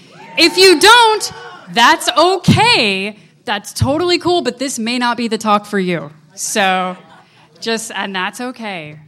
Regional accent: Midwest, United States; I grew up in the Midwest, and of course, these days you get a lot of abstinence-only programs

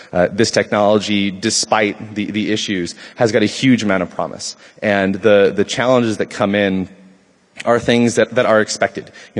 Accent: Oakland, California, United States; a night of rioting that took place in my hometown in Oakland.

